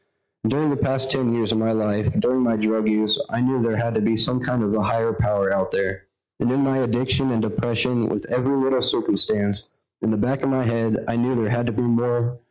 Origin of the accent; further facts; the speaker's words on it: Salem, Oregon, United States; I was born and raised in Salem, Oregon.